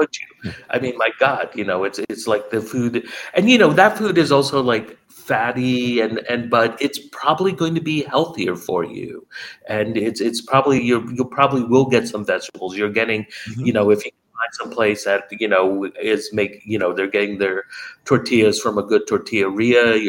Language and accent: English; Maryland, United States; I grew up outside of Baltimore, and I saw this development happening in the 70s and 80s.